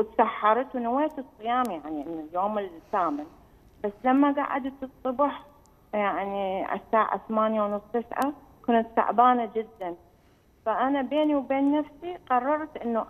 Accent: Iraq; إحنا عندنا بالعراق يعني الواحد يضحي بحياته

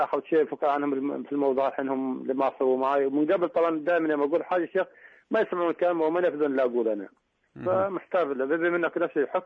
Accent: Oman; فإحنا عندنا في عمان يتأخر يعني

